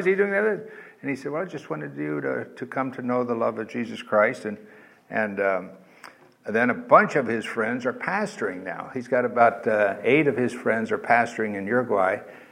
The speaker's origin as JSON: {"language": "English", "town": "Costa Mesa", "region": "California", "country": "United States", "said": "I'm old and primarily because I'm from Costa Mesa."}